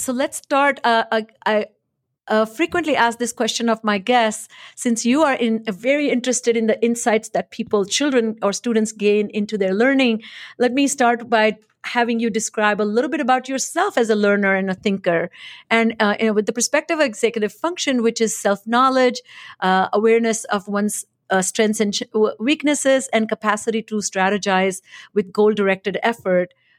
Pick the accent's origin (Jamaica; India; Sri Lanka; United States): India; I grew up in India, went to Indian schools